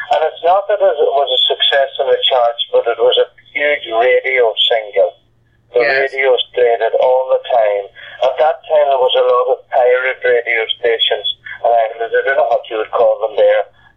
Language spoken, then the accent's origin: English; County Donegal, Ireland; I come from County Donegal in Ireland.